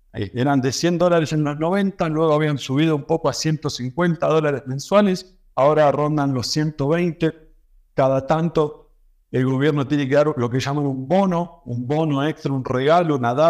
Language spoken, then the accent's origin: Spanish; Argentina; now in Mexico; Y recordando lo que pasó en mi país, yo era más chico